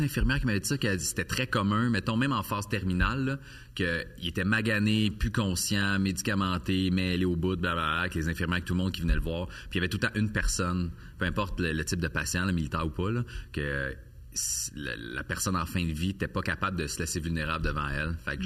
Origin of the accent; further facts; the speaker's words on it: Quebec, Canada; J'ai grandi sur la Rive-Sud de Montréal.